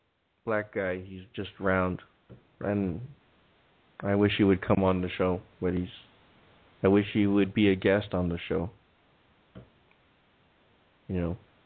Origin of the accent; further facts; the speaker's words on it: Los Angeles, California, United States; I grew up in America, I grew up in Los Angeles, and the radio played American music